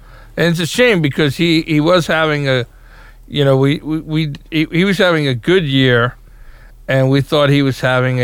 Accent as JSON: {"language": "English", "town": "Long Island", "region": "New York", "country": "United States", "said": "is it me because I'm from Long Island and it's all sandy?"}